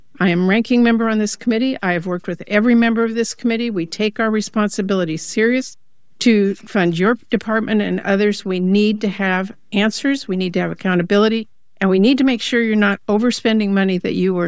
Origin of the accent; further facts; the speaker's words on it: Washington, United States; something people in my home state of Washington are experiencing firsthand.